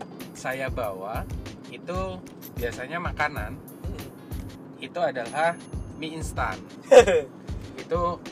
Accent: Bali, Indonesia; now in Perth, Australia; Kalau saya dulu dari Bali, masuk lewat Perth.

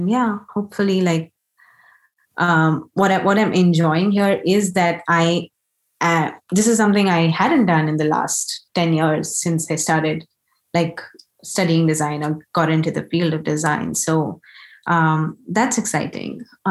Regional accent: Delhi, India; I was born in Delhi, went to school, did my graduation, worked in Delhi. So I've literally been in one city all my life.

